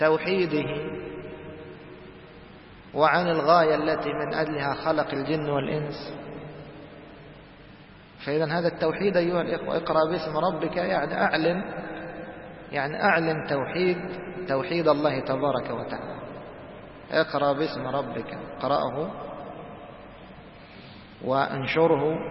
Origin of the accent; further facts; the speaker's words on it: Egypt; وهاي السكت هذه مشهورة في بعض اللهجات، كما هو مشهور عندنا في مصر مثلا علي